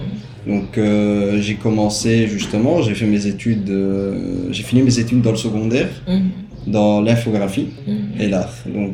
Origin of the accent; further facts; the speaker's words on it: Belgium; also born or lived in Italy; vu que je suis venu ici quand même assez jeune, je suis venu ici en Belgique quand j'avais l'âge de 9-10 ans. Donc mes études secondaires, je les ai passées ici, j'ai fait mes études ici, mes diplômes, je les ai eus ici, justement en Belgique.